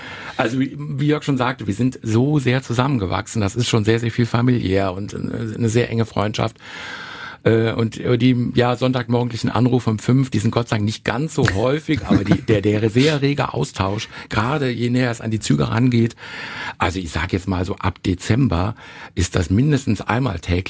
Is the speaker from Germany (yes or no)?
yes; Porz, North Rhine-Westphalia, Germany; Und ich bin ja ein gebürtiger Porzer